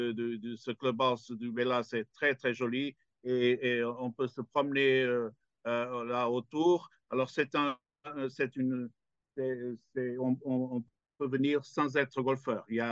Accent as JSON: {"language": "French", "country": "Portugal", "second_language": "French", "said": "je suis vraiment touché en tant que Portugais."}